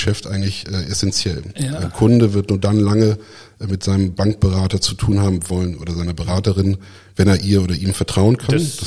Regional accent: Hamburg, Germany; now in Stuttgart, Germany; Ich bin aus Hamburg, jetzt seit dem 1.4. fest in Stuttgart.

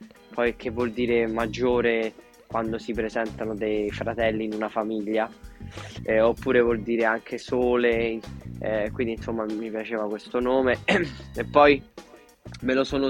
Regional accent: Rome, Lazio, Italy; sono metà romano e metà pugliese, le mie origini.

